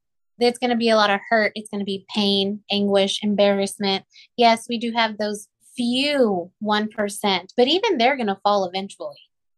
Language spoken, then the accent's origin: English; Texas, United States; born or raised there; moved away